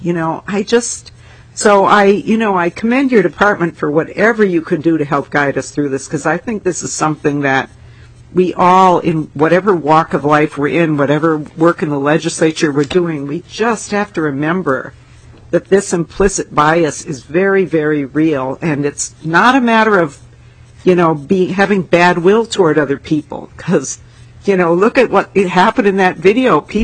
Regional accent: Rochester, New York, United States; I'm from Rochester where we've had, this has been an issue.

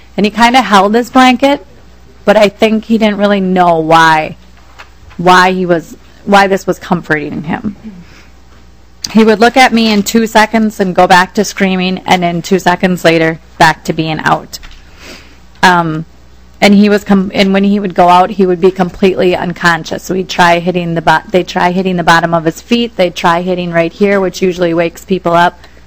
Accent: South St. Paul, Minnesota, United States; I'm from South St. Paul.

